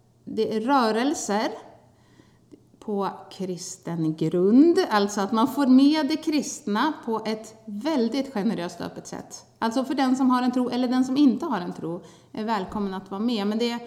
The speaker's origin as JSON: {"language": "Swedish", "region": "Jämtland County", "country": "Sweden", "tie": "born or raised there", "also_born_or_lived": "Gotland", "lives_now": "Norrtälje, Sweden", "said": "jag kommer från Jämtland och har vuxit upp där. Och sen bodde jag på Gotland några år. Och sen bor jag i Norrtälje. Sen på hela 2000-talet har jag bott i Norrtälje. Just. Så 22 år."}